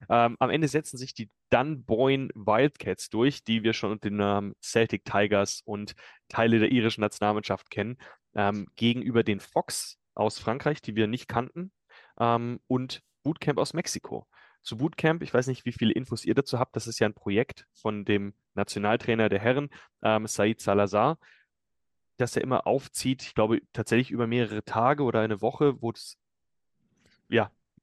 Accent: Freiburg, Baden-Württemberg, Germany; Ich komme ursprünglich aus Freiburg

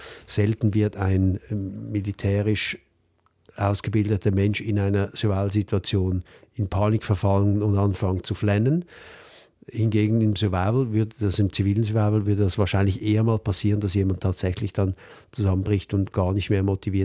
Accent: Switzerland; weil bei uns in der Schweiz gibt es Spezialeinheiten

